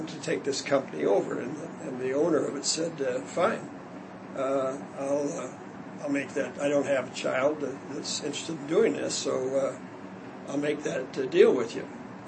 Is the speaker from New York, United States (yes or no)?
no; Omaha, Nebraska, United States; born and raised in Omaha, Nebraska, which is the cold part of the country.